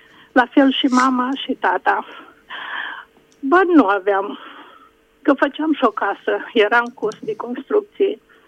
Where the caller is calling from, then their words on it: Bacău, Bacău County, Romania; sunt din Bacău.